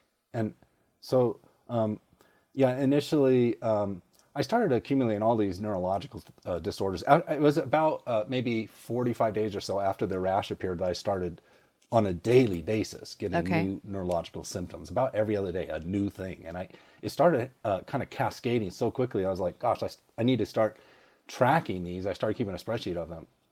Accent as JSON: {"language": "English", "region": "Virginia", "country": "United States", "tie": "born or raised there", "said": "Now, I grew up in Virginia."}